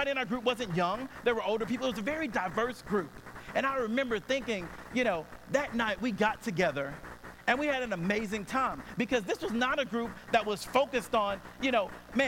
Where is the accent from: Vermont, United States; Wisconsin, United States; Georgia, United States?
Georgia, United States; Atlanta; I was born and bred in Atlanta, as we say. Went to high school and college here. My family's here.